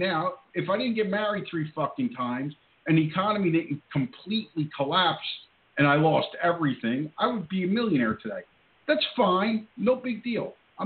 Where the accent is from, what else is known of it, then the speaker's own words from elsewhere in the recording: Newark, New Jersey, United States; I grew up in Newark, New Jersey. No, I'm not lying to you.